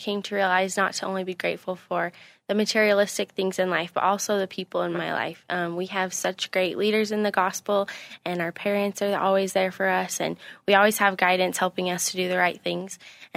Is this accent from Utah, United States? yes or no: yes; American Fork, Utah, United States; from American Fork, Utah